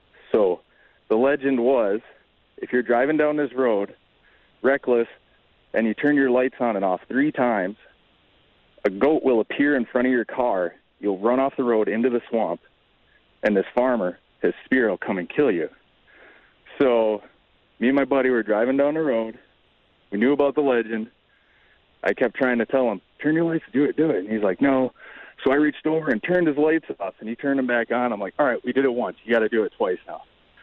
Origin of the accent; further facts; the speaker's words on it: Waupaca, Wisconsin, United States; So when I was a teenager, I grew up in Waupaca, Wisconsin, and there's a nearby town, Wauwega.